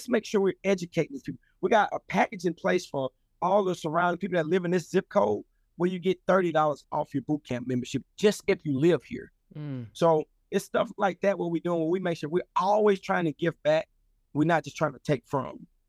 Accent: Louisiana, United States; now in Atlanta, United States; So that was one of the draws for me coming from, because I'm from Louisiana.

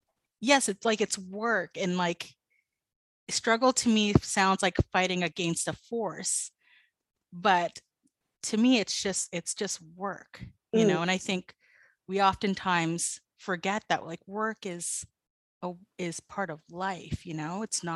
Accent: Toronto, Ontario, Canada; also born or lived in Vancouver; born in Vancouver, raised in Toronto.

